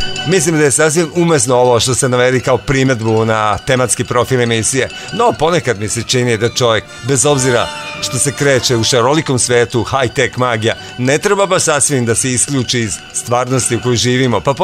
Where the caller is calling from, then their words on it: Novi Sad, Vojvodina, Serbia; ovde, kod nas, u Novom Sadu.